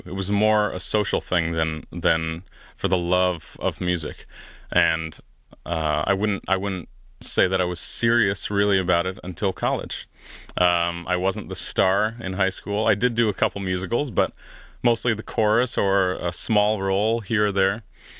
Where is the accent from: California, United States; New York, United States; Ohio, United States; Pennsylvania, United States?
Pennsylvania, United States; Tobyhanna; So I grew up in Tobyhanna, Pennsylvania, which is in the Poconos on the eastern side of PA.